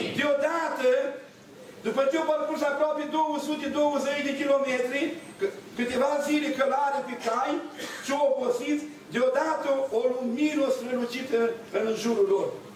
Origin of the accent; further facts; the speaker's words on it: Cașoara, Romania; știți, sunt din Cașoara aici